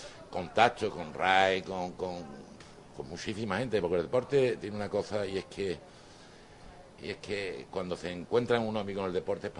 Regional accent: Málaga, Andalusia, Spain; yo soy un enamorado de Málaga y del deporte malagueño, de chiquitillo con el Málaga, sigo siendo socio del Málaga, del Unicaja, y hay que apostar por Málaga, apostar por tu tierra.

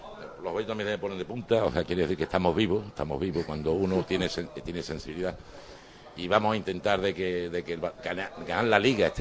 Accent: Málaga, Andalusia, Spain; yo soy un enamorado de Málaga y del deporte malagueño, de chiquitillo con el Málaga, sigo siendo socio del Málaga, del Unicaja, y hay que apostar por Málaga, apostar por tu tierra.

